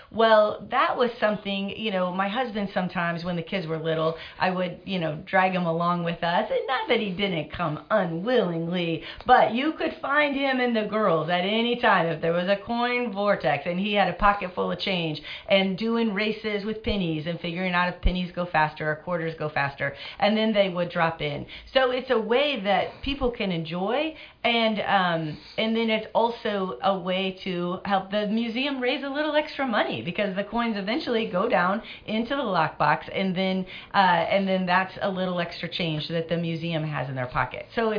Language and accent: English; St. Louis, Missouri, United States; and I'm from St. Louis, Missouri, so I was 12 years old when the Magic House started in St. Louis